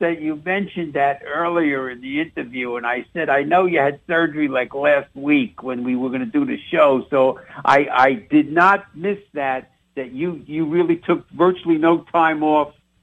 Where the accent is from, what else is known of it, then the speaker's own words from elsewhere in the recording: New York, United States; You know, I grew up in New York.